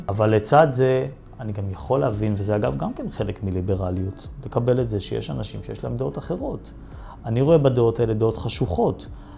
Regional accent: Ramat Gan, Tel Aviv District, Israel; אני בן 40, אני יליד רמת גן, דור שלישי בעיר, חי בעיר הזאת כל חיי. גדלתי ברחוב רשי. היום אני גר בצד השני של העיר, בשכונת רמת שקמה.

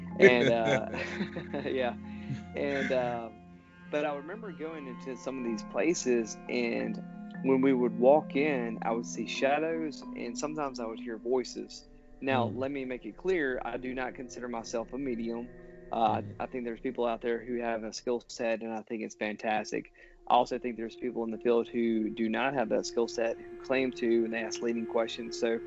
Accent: Mississippi, United States; and I'm from Mississippi. My grandparents lived in Brookhaven, Mississippi, which is a very small town in Mississippi.

